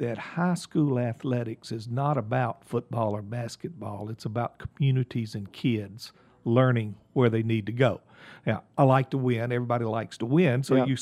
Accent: Columbia, South Carolina, United States; Growing up in the South, I'm from Columbia, South Carolina, out in the country of Columbia. In the 50s and 60s, there wasn't a lot to do other than be involved in sports.

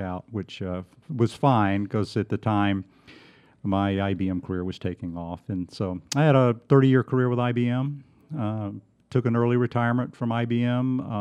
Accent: Alabama, United States; also born or lived in Florida; But I had grown up, I'm from South Alabama, and I'd also grown up on the panhandle of Florida.

